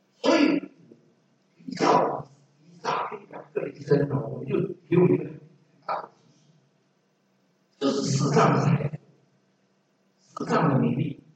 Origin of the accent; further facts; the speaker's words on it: China; 何况我们是中国人